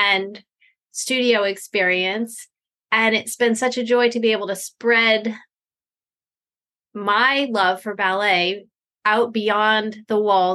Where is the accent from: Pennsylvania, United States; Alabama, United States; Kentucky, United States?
Pennsylvania, United States; I am from Eastern Pennsylvania, and I get to do what I love.